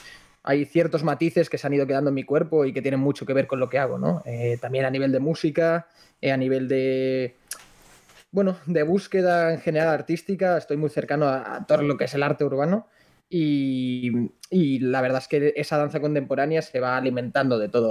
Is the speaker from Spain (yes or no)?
yes; Blanes, Catalonia, Spain; now in Madrid, Spain; Soy de Blanes, como esta people, pero nada, soy bailarín y coreógrafo y nada, desde hace ya unos años vivo aquí en Madrid